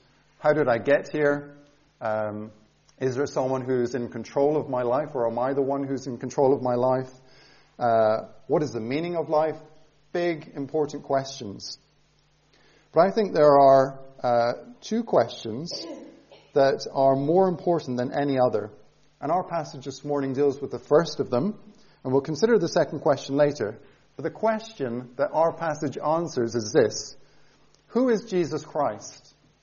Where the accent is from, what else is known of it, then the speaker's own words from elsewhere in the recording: Bangladesh; also born or lived in Scotland; now in Bath, United Kingdom; I'm from Scotland. My parents, I only ever lived there for 2 years. So my parents were missionaries in Bangladesh. I grew up there. I spent the first 16 years of my life in Bangladesh. I studied at an international Christian boarding school in South India.